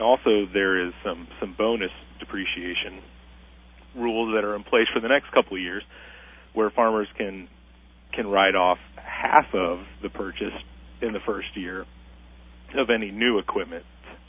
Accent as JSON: {"language": "English", "town": "Litchfield", "region": "Illinois", "country": "United States", "tie": "born or raised there", "said": "I grew up here in Litchfield, been here my whole life. I grew up just northwest of Litchfield, just in Macoupin County on our family farm, and went to college locally in Greenville."}